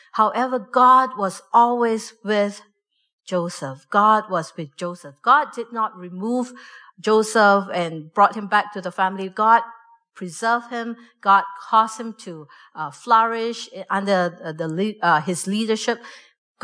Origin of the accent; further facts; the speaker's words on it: Singapore; Now, I grew up in Singapore. At one time, we had overpopulation. It's a very small island.